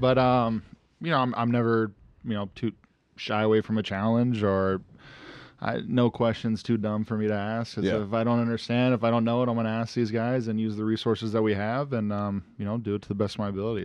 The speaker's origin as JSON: {"language": "English", "region": "California", "country": "United States", "said": "It was -70 wind chill. And I'm coming from Southern California, fresh off the plane."}